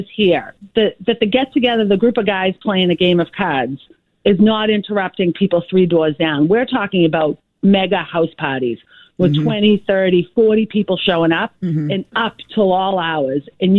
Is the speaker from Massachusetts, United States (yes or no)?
yes; Boston, Massachusetts, United States; I grew up in Dorchester. Right, I'm a Dorchester girl.